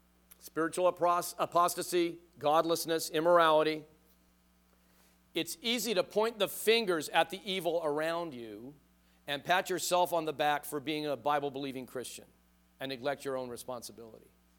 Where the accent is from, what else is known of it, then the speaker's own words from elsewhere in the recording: Van Nuys, California, United States; I grew up in Catholic school. I went to Catholic school grade 1 through the middle of grade 11. I actually, in Van Nuys, St. Bridget of Sweden.